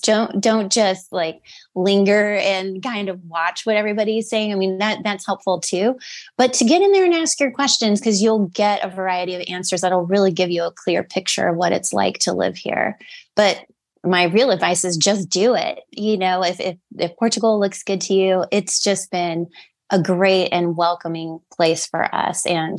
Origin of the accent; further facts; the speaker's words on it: Indiana, United States; You know, we're from Indiana.